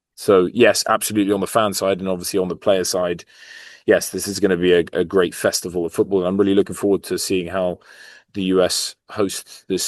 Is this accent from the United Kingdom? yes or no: no; France; It's my hometown. It's France.